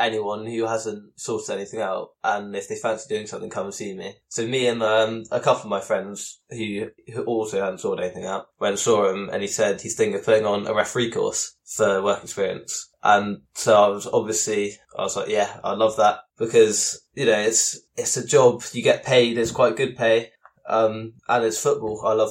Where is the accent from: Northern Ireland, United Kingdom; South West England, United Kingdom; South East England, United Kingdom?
South West England, United Kingdom; I'm 16 years old. I'm from Devon, which is a far way away from Spurs. But my mum and her family are originally from North London.